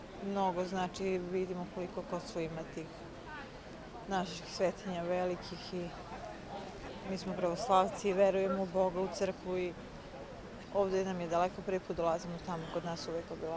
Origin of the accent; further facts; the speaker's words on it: Dobrotin, Kosovo; Iz Dobrotina smo, selo kod Gračanice.